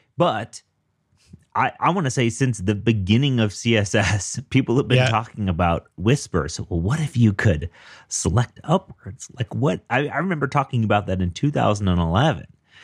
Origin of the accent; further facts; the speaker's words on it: Denver, Colorado, United States; I'm a developer from Denver.